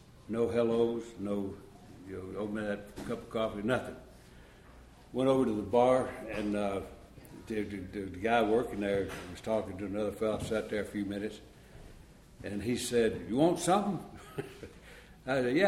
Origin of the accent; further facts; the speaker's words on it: Southern Pines, North Carolina, United States; from Southern Pines, North Carolina.